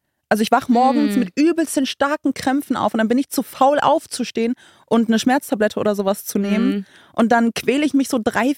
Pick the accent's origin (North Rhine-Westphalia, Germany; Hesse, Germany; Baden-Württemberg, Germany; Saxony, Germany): Baden-Württemberg, Germany; Karlsruhe; also bei uns in Karlsruhe heißt es Fasching, ich weiß, bei vielen heißt es Karneval oder wie auch immer, aber bei uns ist es dann immer so, dass es so Umzüge gibt in den Dörfern und wir kommen aus so einem Ort, wo es einfach viele Dörfer gibt